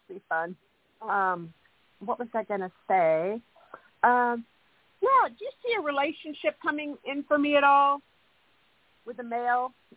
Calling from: California, United States; in California.

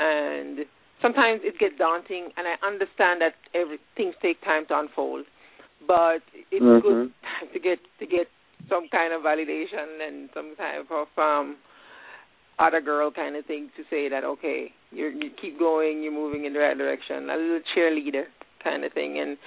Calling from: Indiana, United States; I'm calling from Indiana.

